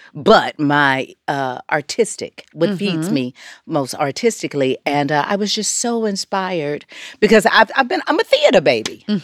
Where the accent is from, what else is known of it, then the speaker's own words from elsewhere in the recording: Los Angeles, California, United States; But growing up in South Central LA, it was like … every single day.